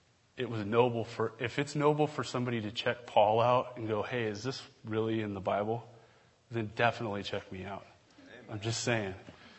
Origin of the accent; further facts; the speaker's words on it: Warrenton, United States; born there; I mean, I was born in Warrenton.